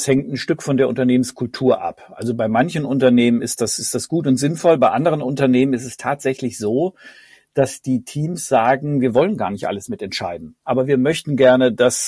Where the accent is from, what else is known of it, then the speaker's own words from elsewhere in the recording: North Rhine-Westphalia, Germany; now in Cologne, Germany; also Wahlkölner, aufgewachsen in Ostwestfalen, in der Nähe von Bielefeld.